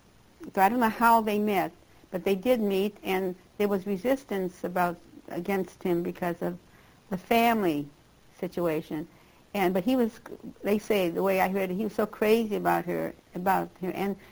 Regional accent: Boston, Massachusetts, United States; born there; I was born in Boston, Massachusetts, April 16, 1916.

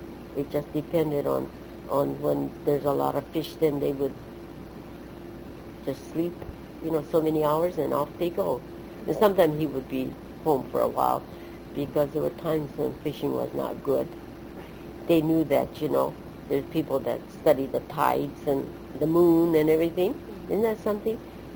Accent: Terminal Island, California, United States; They knew we came from Terminal Island. That was a fishing village.

